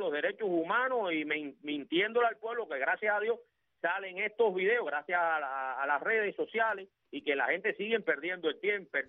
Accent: Cuba; somos víctimas los cubanos todos por muchos años.

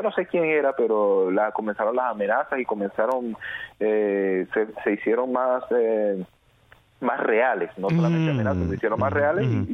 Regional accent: Venezuela; moved away; hace 14 años ya casi de que salimos de Venezuela. Pero por un lado fue bueno y por el otro fue malo. O sea, malo abandonar mi país.

